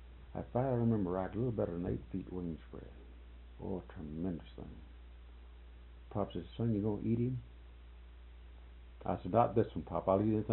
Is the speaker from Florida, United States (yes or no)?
yes; Florida, United States; I was raised down in Florida in the Everglades and what have you